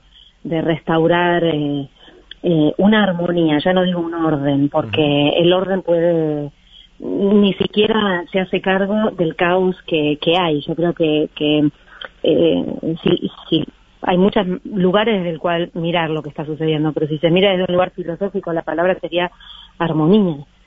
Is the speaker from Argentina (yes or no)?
yes; Argentina; soy argentina, somos argentinos, estamos acá, estamos familiarizados con todo tipo de crisis